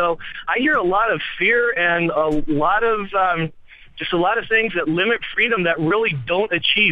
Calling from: Lawrence, Massachusetts, United States; I'm actually calling from Lawrence.

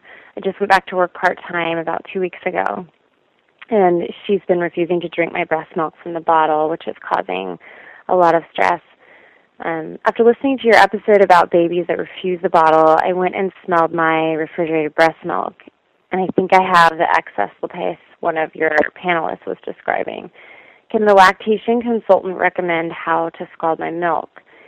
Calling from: Colorado, United States; I'm calling from Colorado.

